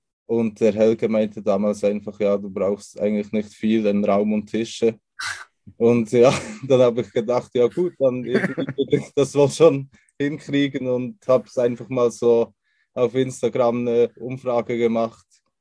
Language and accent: German; Münchenbuchsee, Bern, Switzerland; born there; now in Solothurn, Switzerland; geboren bin ich in der Nähe von Bern, in München-Buchse. Okay. Und okay. Bin jetzt seit eineinhalb Jahre circa in Solothurn.